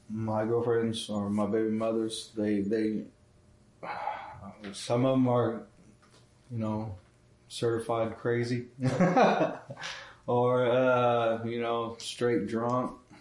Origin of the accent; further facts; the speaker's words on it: Seminole, Oklahoma, United States; also born or lived in Shawnee; and I'm from Seminole, Oklahoma. Wasn't really born on the res, but I grew up off the res in Seminole.